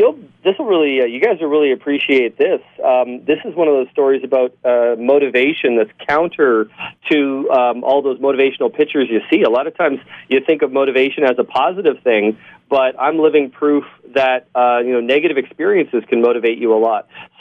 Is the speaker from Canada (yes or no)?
yes; Canada; now in Buffalo, United States; Right now I'm based in Buffalo, but I'm a dual citizen, so I'm Canadian and American.